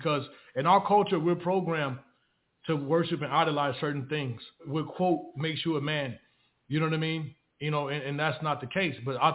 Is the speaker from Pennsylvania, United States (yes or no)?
no; Chicago, Illinois, United States; But just starting off growing up in Chicago, it was that environment is so hellish.